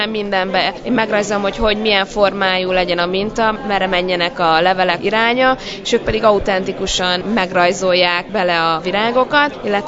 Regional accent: Tótkomlós, Békés, Hungary; kiskoromtól kezdve ebben a légkörben nőttem fel, és Todkomlóson, ami egy szlovák nemzetiségű város, ahol a hagyományoknak a mai napig nagyon fontos szerepe

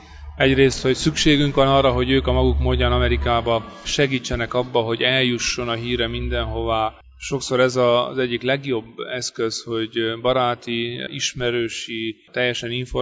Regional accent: Székely Land, Romania; hisz én is székely vagyok

